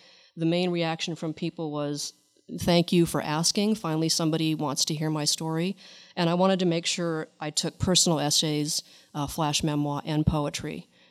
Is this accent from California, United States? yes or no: yes; Alameda, California, United States; And I was raised in the Bay Area in Alameda and really went to a very eclectic school.